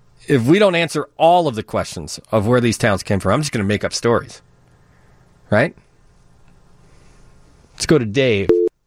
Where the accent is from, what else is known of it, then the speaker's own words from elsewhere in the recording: Wonder Lake, Illinois, United States; I grew up in Wonder Lake.